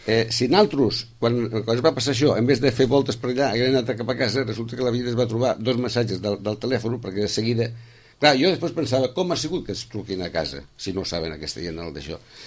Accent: Sitges, Catalonia, Spain; Som de Sitges

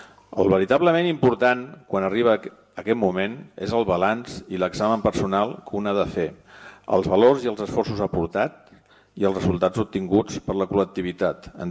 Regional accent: Sitges, Catalonia, Spain; Jo continuaré a Sitges perquè és el meu poble.

